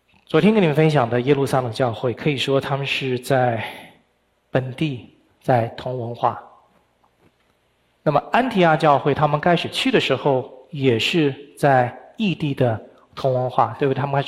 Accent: China; now in United States; 我们是中国人，华人，但是我们现在在美国异地建立的这个基督之家的教会

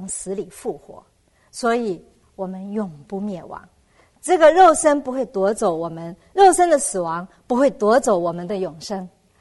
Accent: China

